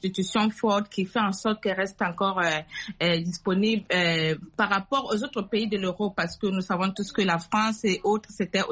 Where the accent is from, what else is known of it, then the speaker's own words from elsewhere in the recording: Cameroon; now in South Africa; un peu comme au Cameroun, parce que je suis camerounaise, moi si je vis en Afrique du Sud